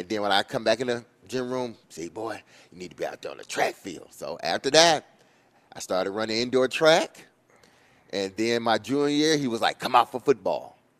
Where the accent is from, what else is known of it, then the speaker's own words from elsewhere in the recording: Detroit, Michigan, United States; So basketball growing up in Detroit, man, it was the end all be all.